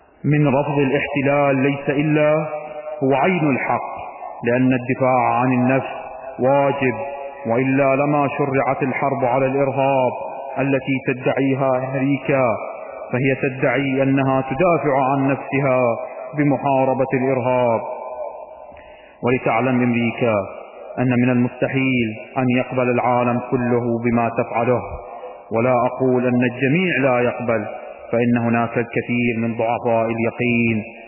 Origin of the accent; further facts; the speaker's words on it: Iraq; أما نحن كشعب عراقي فلا نقبل بجميع ما يقوم بها المخربون مطلقا